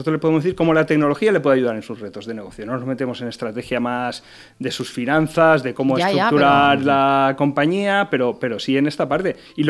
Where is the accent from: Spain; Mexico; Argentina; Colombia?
Spain; Valencia, Valencian Community; aquí en Valencia. Yo soy valenciano de pro y oye, todavía tengo aquí toda la familia